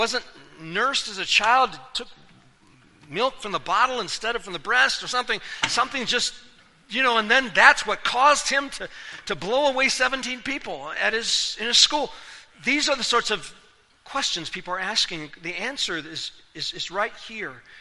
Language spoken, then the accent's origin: English; Japan; as a little boy, I grew up in Japan